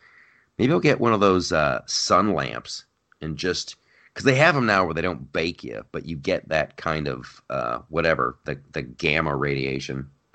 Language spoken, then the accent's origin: English; Ohio, United States; Growing up in Ohio, and just gray, cold, wet, gray, just so.